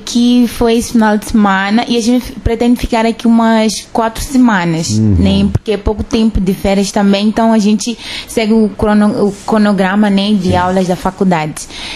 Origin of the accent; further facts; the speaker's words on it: Mozambique; moved away as an adult; now in Brazil; Eu sou de Moçambique, na África. Ela localiza-se no sul da África. E eu estou aqui no Brasil desde 2018. Eu vim com o intuito de estudar, né?